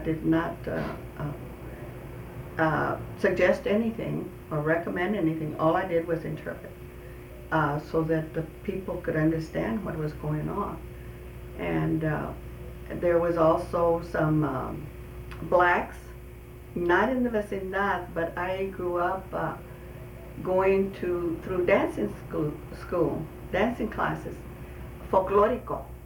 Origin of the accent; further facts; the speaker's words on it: San Antonio, Texas, United States; born there; And I was born here in San Antonio, Texas. My parents came from Mexico. My father is from Sabinas Hidalgo, Nuevo León. My mother is from Monterrey, Mexico.